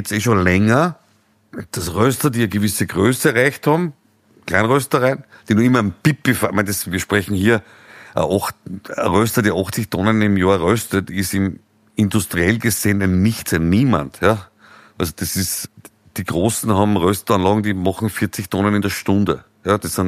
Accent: Upper Austria, Austria; ich komme aus dem Mühlviertel, das hört man vielleicht am Idiom, ja.

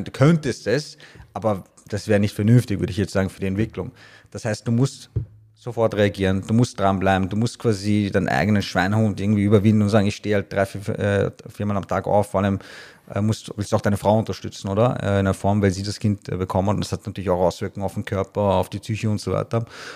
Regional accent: Austria; Ich bin Österreicher, aber auch mit iranischen Wurzeln.

